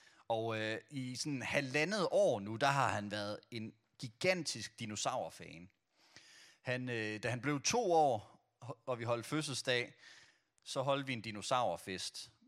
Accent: Brande, Central Denmark Region, Denmark; Jeg er jo vokset op i Brande, og elsker Brande, elsker min tid der.

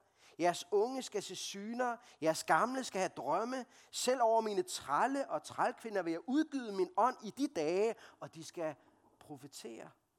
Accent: Copenhagen, Capital Region of Denmark, Denmark; accent: Copenhagen; jeg kommer fra København. Det er jo nok nogle af jer, der kan høre. Og nogle gange bliver jeg lidt forlegen, når jeg er i Jylland, fordi så kan jeg høre, hvor københavnsk jeg egentlig taler. Det kan jeg ikke gøre for, og jeg er opvokset der.

